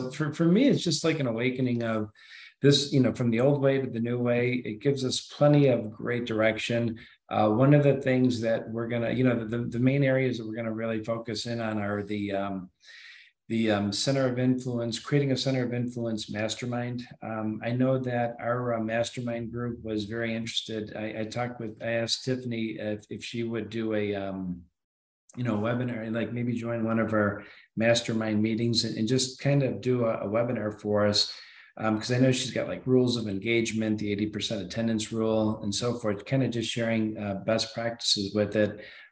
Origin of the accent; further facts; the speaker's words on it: Buffalo, New York, United States; remember, I'm from Buffalo, you know, so I'm joking around.